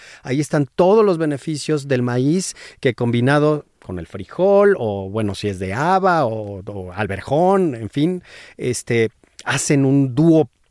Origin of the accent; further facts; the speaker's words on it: San Luis Potosí, Mexico; yo soy de San Luis Potosí, no es una región, y del centro, o sea, de la capital, entonces esa es una zona que no es muy rica en ingredientes, ¿no? Porque es el altiplano, sí. Es desierto